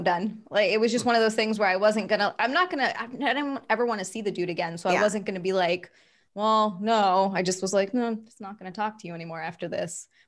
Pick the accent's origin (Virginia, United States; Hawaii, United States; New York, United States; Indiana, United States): Hawaii, United States; So she did that, but on a different island than the island we're from. So we're from the Big Island.